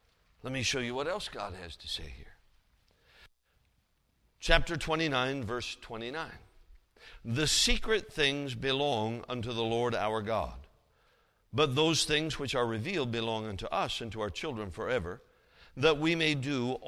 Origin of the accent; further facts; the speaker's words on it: Alaska, United States; I'm from Alaska. I spent all my life in Alaska. I've prayed for global warming since I was a child.